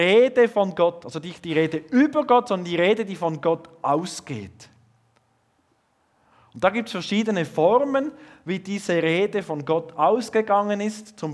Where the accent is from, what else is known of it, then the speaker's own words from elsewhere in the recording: Switzerland; Da werden wir sozusagen offiziell aufgefordert, als Schweizer zu beten, zu danken und Buße zu tun.